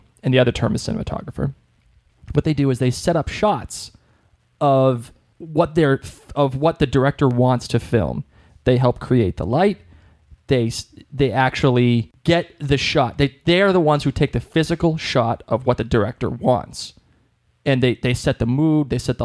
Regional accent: Ireland; No, I'm Irish. I'm Irish, and, you know, we're basically cousins

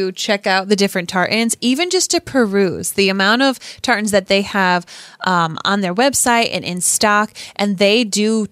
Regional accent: Scotland, United Kingdom; Being Scottish myself, you know, seeing my family tartans

